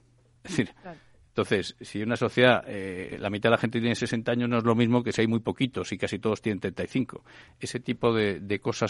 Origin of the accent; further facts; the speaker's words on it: Asturias, Spain; born there; Yo soy asturiano de nacimiento, es la primera región que se queda sin población.